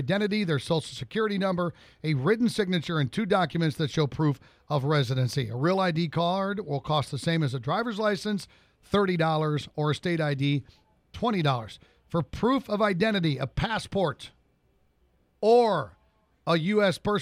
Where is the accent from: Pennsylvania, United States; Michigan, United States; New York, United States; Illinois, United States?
Illinois, United States; born there; because I was born down in Southern Illinois, and I have to go back down to Southern Illinois to get a certified copy of my birth certificate.